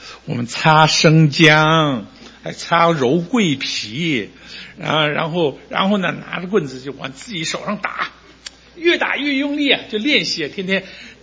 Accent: Taiwan; 我告诉你，我们小的时候，我是台湾长大啊，台湾长大的

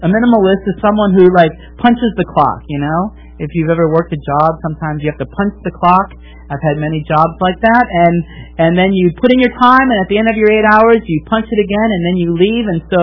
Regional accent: Wisconsin, United States; my favorite hometown, I grew up in Wisconsin, so my football team, NFL team, I follow is the Green Bay Packers.

